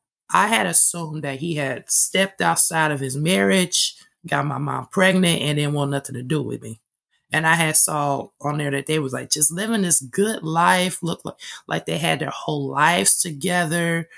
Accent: Dayton, Ohio, United States; born there; I told her I was born in 1990 and I was born in Dayton, Ohio.

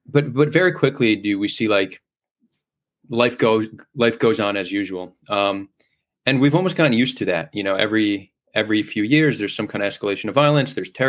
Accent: New Jersey, United States; moved away as an adult; also born or lived in New York; now in Israel; I was born in New York. I lived in New Jersey until I was 18 when I moved to Israel at age 18 and joined the IDF.

